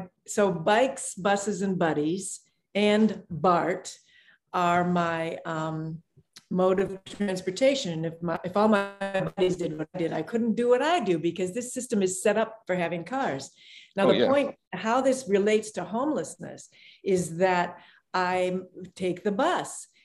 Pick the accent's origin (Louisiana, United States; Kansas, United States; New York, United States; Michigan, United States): Michigan, United States; now in Oakland, United States; I live in Oakland in the Bay Area, and because I grew up in Michigan, I am very committed to not having a car.